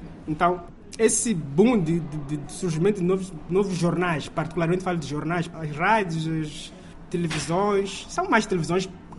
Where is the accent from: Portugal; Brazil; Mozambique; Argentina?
Mozambique; now in China; o sentimento é comum, é um pouco diferente de onde eu venho. Se tu és estrangeiro, vens para Moçambique e falas mal de Moçambique, és capaz de ter apoio do moçambicano